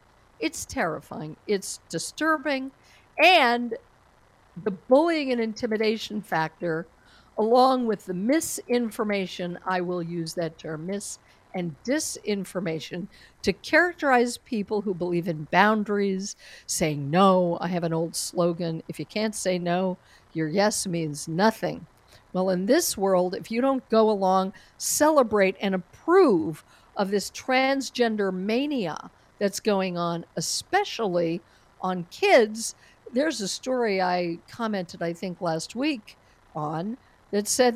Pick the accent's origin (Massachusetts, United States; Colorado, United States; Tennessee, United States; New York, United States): Colorado, United States; my home state of Colorado